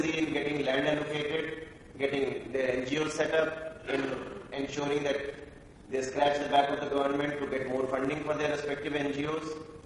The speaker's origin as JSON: {"language": "English", "country": "India", "second_language": "English", "said": "India, which is my home country."}